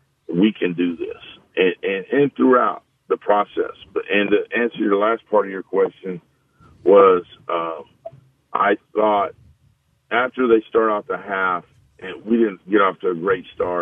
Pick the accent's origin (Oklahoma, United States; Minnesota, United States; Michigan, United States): Oklahoma, United States; Growing up in Oklahoma, you see tornadoes and stuff, and so it's always kind of stuck with me.